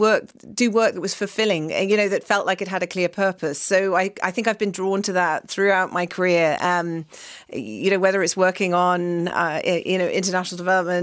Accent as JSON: {"language": "English", "region": "Northern England", "country": "United Kingdom", "tie": "born or raised there", "also_born_or_lived": "Scotland", "lives_now": "Ireland", "said": "I was born in Scotland. I was raised in the north of England. And then I used to come here on holiday as a child because we had obviously Irish family."}